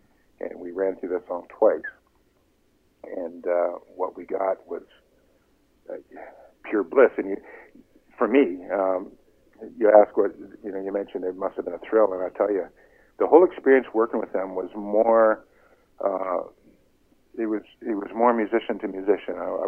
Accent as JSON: {"language": "English", "region": "Ontario", "country": "Canada", "tie": "born or raised there", "said": "Well, I grew up in Norfolk County, not too far from where the Dangles grew up."}